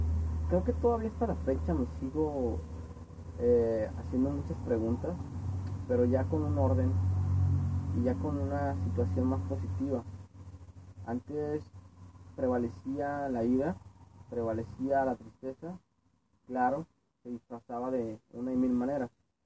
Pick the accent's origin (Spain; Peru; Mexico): Mexico; Soy de México, donde obviamente hay muchos miedos que ya están en el colectivo.